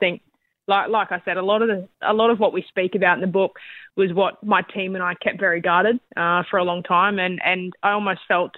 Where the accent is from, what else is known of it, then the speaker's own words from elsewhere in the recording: Queensland, Australia; as a Queenslander, I love to get up early in the morning.